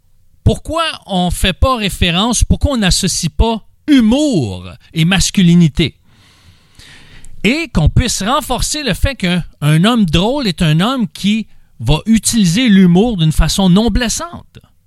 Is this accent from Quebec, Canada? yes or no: yes; Quebec, Canada; Mais chez nous, au Québec, c'est plus qu'un tonton.